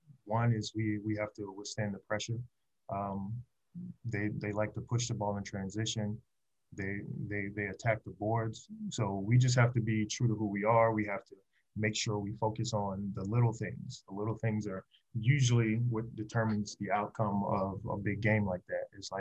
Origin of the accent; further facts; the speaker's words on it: Bluffton, South Carolina, United States; Yeah. I'm from Bluffton. So the kids that are on May River, the kids that are on Bluffton, those are my family members.